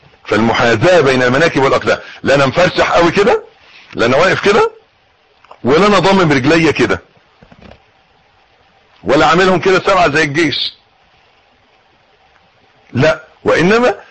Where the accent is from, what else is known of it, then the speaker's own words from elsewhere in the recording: Egypt; بيقولوا عيبنا احنا كمصريين ان احنا بنتكلم من مناخيرنا، ما بنتكلمش من بقنا، بنتكلم من انفنا، ما بنتكلمش من بقنا.